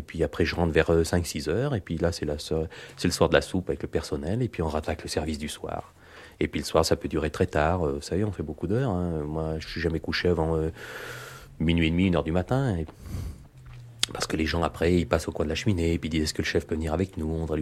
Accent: Auvergne-Rhône-Alpes, France; puisque je vous ai dit que j'étais de l'Auvergne.

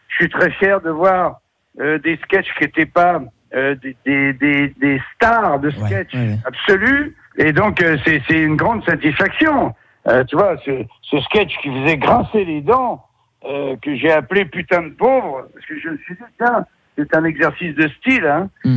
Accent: Paris, Île-de-France, France; Moi je suis parigot, donc dans Paris, le Paris tout gris.

